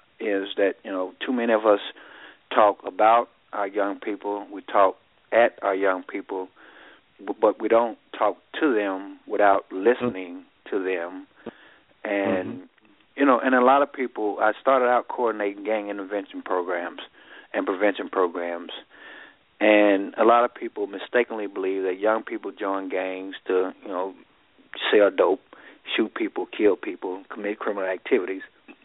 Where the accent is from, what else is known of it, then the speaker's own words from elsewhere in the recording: Riceville, United States; I grew up in Riceville in Sweet Home.